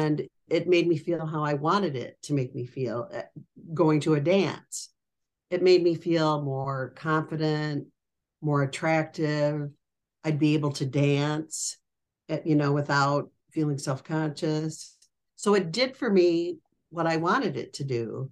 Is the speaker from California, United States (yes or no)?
no; Fort Dodge, Iowa, United States; So I went back to my hometown with the intention of stopping drinking.